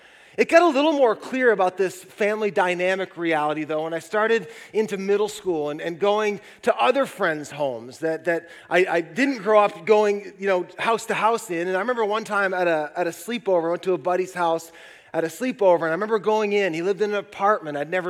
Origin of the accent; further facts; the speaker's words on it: Marysville, United States; I took a minute to drive down my old family street where I grew up in Marysville